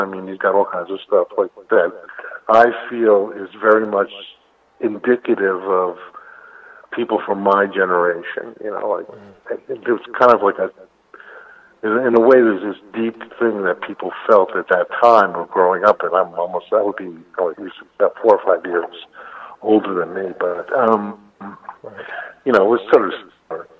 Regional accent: United States; now in Brooklyn, United States; Well, I mean, I'm an American, you know.

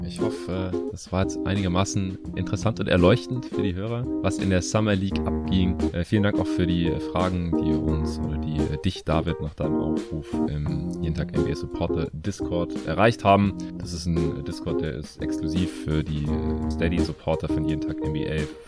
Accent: Stuttgart, Baden-Württemberg, Germany; bevor ich dann in meine alte Heimat nach Stuttgart fahre

